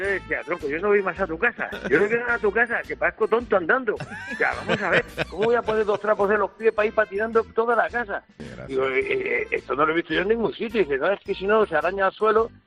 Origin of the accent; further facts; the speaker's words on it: San Nicasio, Community of Madrid, Spain; born there; yo soy del año 67 y nací en San Nicasio